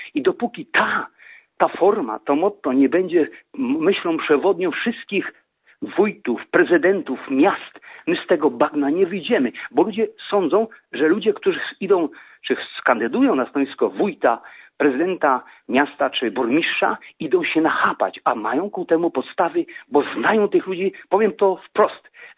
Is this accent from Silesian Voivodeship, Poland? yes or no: no; Rachanie, Lublin Voivodeship, Poland; w małych miejscowościach, tak jak u nas, gmina Rachanie, skąd pochodzę, jest duże bezrobocie.